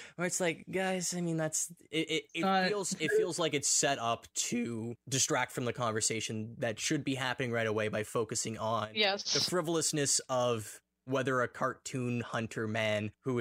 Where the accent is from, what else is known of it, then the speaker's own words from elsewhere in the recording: Ontario, Canada; we grew up in Northern Ontario.